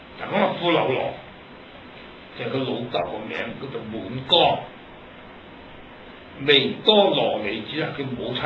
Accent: China; 嗱，我哋中国人喜欢简略。

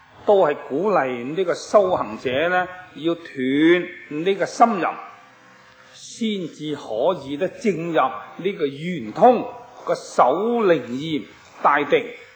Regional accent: Guangdong, China; 我哋广东人话叫做和顺榄啊

